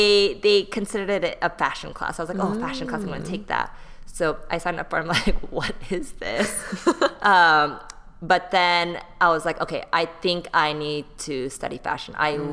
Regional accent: California, United States; now in Los Angeles, United States; So I grew up in the Bay Area. Like that's where I went to middle school, high school. And my parents were living there for a very long time as well.

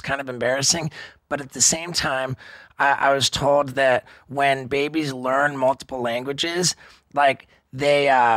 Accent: England, United Kingdom; born there; I was born in England, so I have a British passport.

